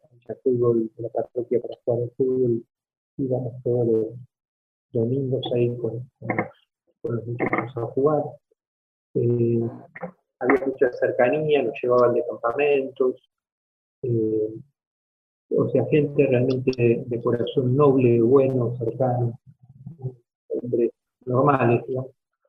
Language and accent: Spanish; Buenos Aires, Argentina; Mi origen es bastante sencillo. Yo soy del barrio de Lugano. Nunca nos faltó mucho, pero tampoco nunca nos sobró mucho